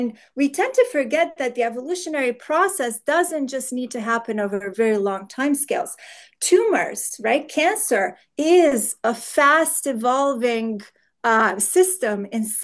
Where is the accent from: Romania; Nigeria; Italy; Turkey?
Romania; moved away as an adult; now in United States; I came from Romania. I started grad school in the US